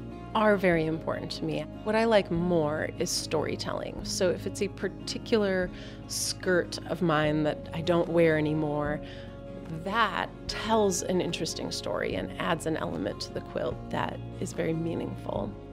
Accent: Naperville, Illinois, United States; I grew up in Naperville, Illinois, the western suburbs of Chicago.

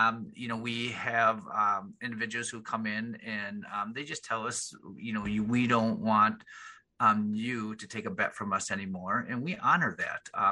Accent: Green Bay, Wisconsin, United States; just living in Green Bay, growing up in Green Bay, everybody just likes the team as a team.

